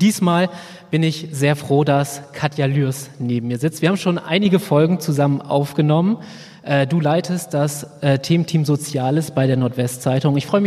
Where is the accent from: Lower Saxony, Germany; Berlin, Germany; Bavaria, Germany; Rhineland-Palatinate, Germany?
Lower Saxony, Germany; Wilhelmshaven; in meiner Heimatstadt Wilhelmshaven. Hallo Wilhelmshaven.